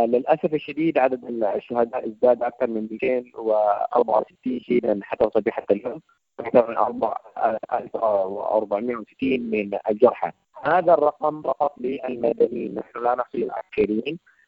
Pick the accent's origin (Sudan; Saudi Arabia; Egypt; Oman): Sudan; نحن السودانيين الآن نطالب بحسن معاملتنا كما يعامل الأجانب في السودان.